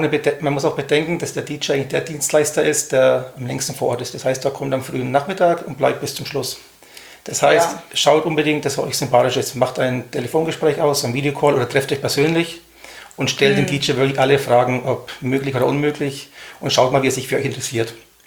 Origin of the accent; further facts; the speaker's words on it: Höchstadt, Bavaria, Germany; Ich komme aus Höchstadt. Das liegt bei Nürnberg, genauer gesagt zwischen Bamberg und Erlangen.